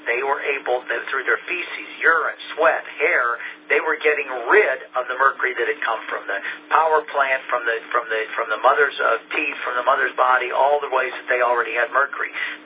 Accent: Ohio, United States; I grew up in Ohio, and then there was a point nobody could swim in Lake Erie because it was so polluted.

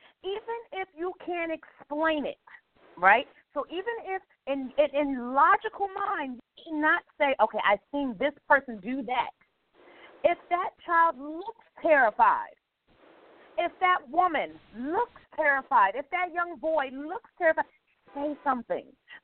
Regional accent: New York City, New York, United States; now in Nashville, United States; Now, I'm from New York City, but I live in Nashville area.

